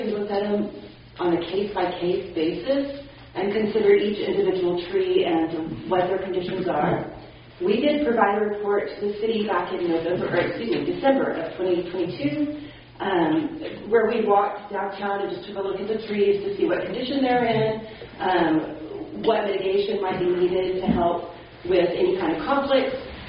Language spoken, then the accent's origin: English; Texas, United States; we moved to my hometown in Texas.